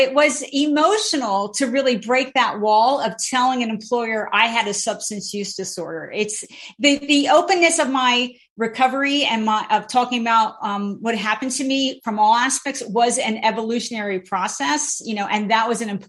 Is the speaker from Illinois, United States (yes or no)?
no; New Jersey, United States; now in San Francisco Bay Area, United States; I grew up in Central New Jersey. In New Jersey.